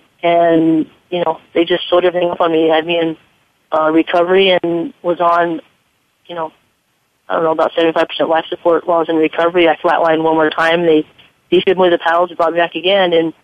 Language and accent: English; Arizona, United States; now in California, United States; Well, what happened is that my mom was in Arizona, because I was raised in Arizona, and I was in, obviously, California.